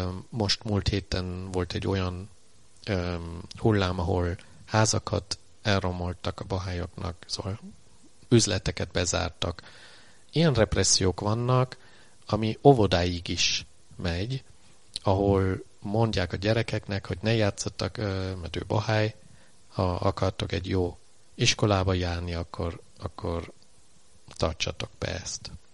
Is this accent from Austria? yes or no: yes; Austria; Amikor gyerekként felnőttem Ausztriában, akkor még nem volt úgy, hogy látsz nagyon sok külföldiet.